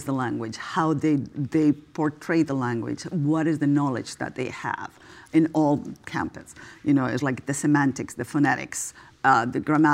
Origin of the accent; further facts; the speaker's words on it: Madrid, Community of Madrid, Spain; I'm from Spain. Yeah. I was born and raised in Madrid.